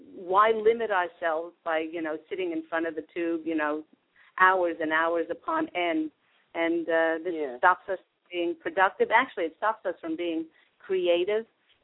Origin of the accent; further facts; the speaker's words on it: Australia; moved away as an adult; My husband and I moved here from Australia 4 years ago